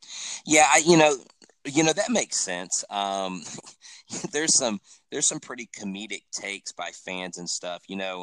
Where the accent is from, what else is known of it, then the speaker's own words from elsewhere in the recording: Texas, United States; I didn't actually grow up in Houston. I grew up around Houston, but I still call myself a Houstonian, right?